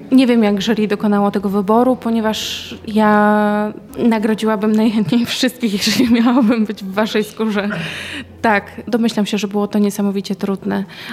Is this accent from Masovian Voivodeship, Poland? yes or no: yes; Warsaw, Masovian Voivodeship, Poland; now in Olsztyn, Poland; ja pochodzę z Warszawy, ale od 3 lat jestem tutaj w Olsztynie. Przeprowadziłam się, studiuję architekturę krajobrazu.